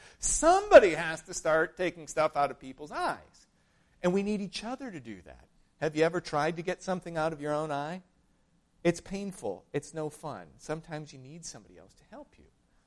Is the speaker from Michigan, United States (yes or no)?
no; Minnesota, United States; I am a white, male, evangelical from the Midwest. I grew up in Minnesota.